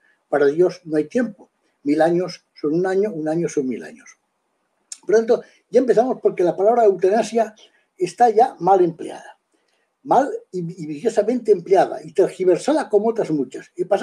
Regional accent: Girona, Catalonia, Spain; yo nací en Gerona, yo soy gerundense. Lo que pasa es que en Zaragoza estudié la carrera, etcétera, etcétera, como tú sabes, y yo soy gerundense, soy un catalán español o un español de Cataluña que practica la españolidad en Cataluña, en privado y en público.

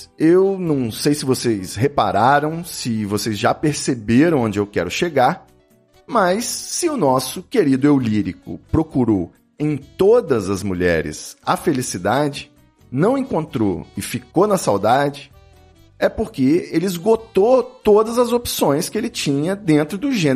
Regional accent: Vila Velha, Espírito Santo, Brazil; Vila Velha, a Niterói de Vitória, a cidade onde eu fui criado e onde eu vivo até hoje. Prefiro Vila Velha.

